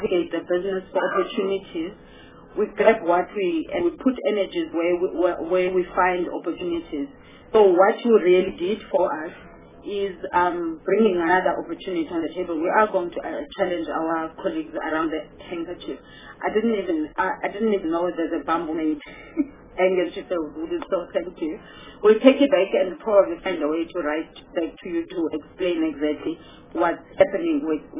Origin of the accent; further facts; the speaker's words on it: Queenstown, Eastern Cape, South Africa; I come from Queenstown.